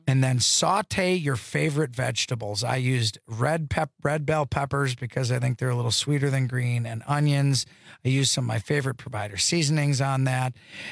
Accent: Wisconsin, United States; I'm from Wisconsin, so we put a little.

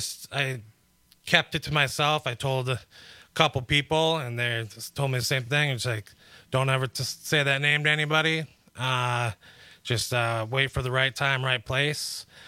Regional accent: Eagle River, Wisconsin, United States; I'm not originally from Madison. I'm actually from Eagle River, Wisconsin.

